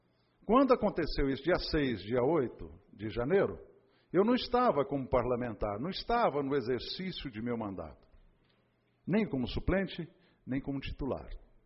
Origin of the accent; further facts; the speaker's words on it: Araguari, Minas Gerais, Brazil; Sou de Araguari, Minas Gerais.